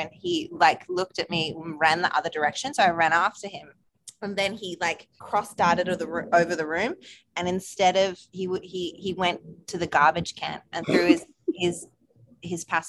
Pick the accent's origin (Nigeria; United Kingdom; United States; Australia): Australia; I'm from Australia, but it isn't for me.